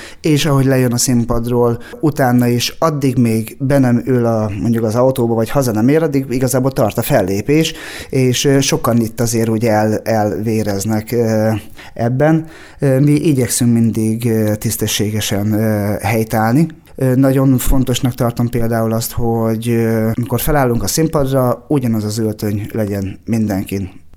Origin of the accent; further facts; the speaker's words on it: Rakamaz, Szabolcs-Szatmár-Bereg, Hungary; én hamarabb hegedültem Amerikában, mint itt a szülőfalumban, rakamazom